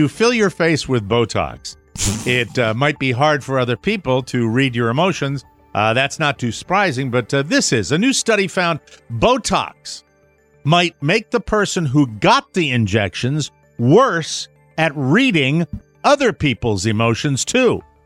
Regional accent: Connecticut, United States; Connecticut, my home state.

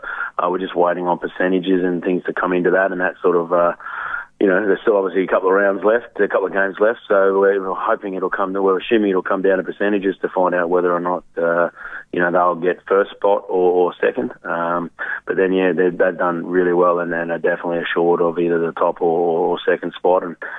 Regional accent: Brisbane, Queensland, Australia; I'm a Queenslander myself coming from Brisbane

